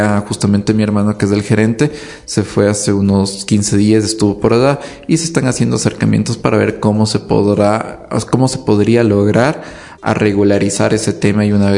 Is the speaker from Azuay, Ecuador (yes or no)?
no; Ambato, Tungurahua, Ecuador; Realmente yo soy de aquí, de Ambato, pero la empresa lo tenemos en Mocha